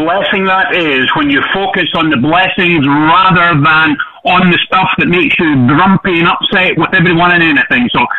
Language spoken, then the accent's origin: English; Southern United States, United States; accent: southern; it's clearly because of my rich southern accent.